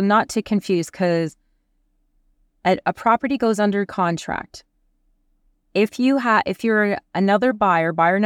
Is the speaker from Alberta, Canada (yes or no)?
no; Ontario, Canada; I know I'm originally from Ontario